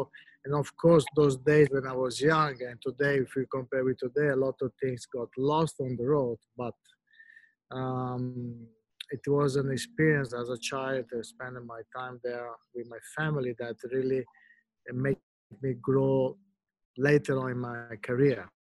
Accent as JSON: {"language": "English", "town": "Venice", "region": "Veneto", "country": "Italy", "tie": "born or raised there", "second_language": "English", "said": "I wish everyone could grow up in Venice because it's such a unique city"}